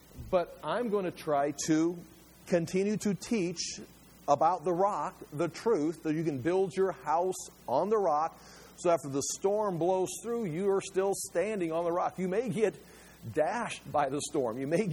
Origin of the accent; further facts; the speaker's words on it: United States; As a Bible teacher, as an individual man, as an American, it's like, what do you do?